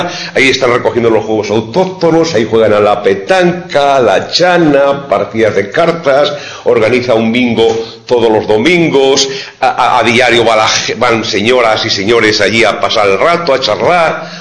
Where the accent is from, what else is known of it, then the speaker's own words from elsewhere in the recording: Villalpando, Castile and León, Spain; en Tierra de Campos, en mi pueblo concretamente, en Villalpando se implantaron las ideas anarquistas.